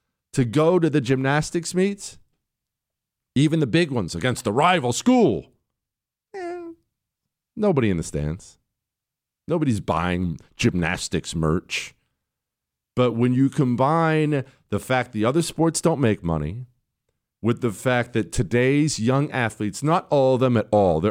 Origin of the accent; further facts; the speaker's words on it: United States; I realize we have a bunch of foreigners listening to, but I'm just speaking as an American.